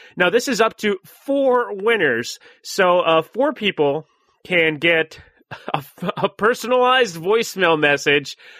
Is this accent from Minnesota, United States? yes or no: yes; Minnesota, United States; don't say it with an accent, I'm from Minnesota.